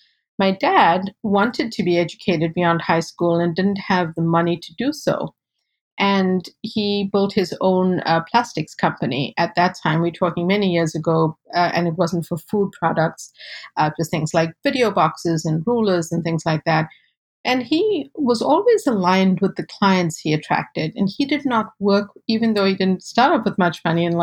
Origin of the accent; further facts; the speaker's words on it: South Africa; one of the things people don't realize about growing up a person of color in South Africa is that growing up in South Africa in apartheid, there was only black and white.